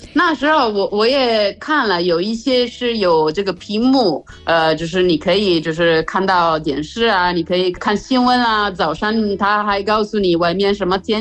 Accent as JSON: {"language": "Chinese", "country": "Italy", "second_language": "Chinese", "said": "就是我们意大利人去选一个冰箱"}